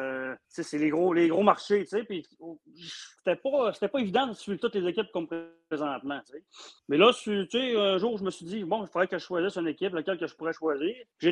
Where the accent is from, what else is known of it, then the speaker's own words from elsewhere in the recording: Quebec, Canada; Moi je suis du Québec, je suis à deux heures de Québec, dans le fond de la ville de Québec, au nord, qu'on appelle la région du Saguenay-Lac-Saint-Jean